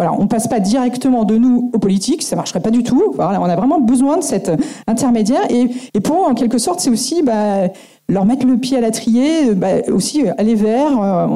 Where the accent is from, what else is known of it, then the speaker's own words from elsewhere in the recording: Paris, Île-de-France, France; Enfin, moi, si, pour moi, ça va parce que je suis parisienne.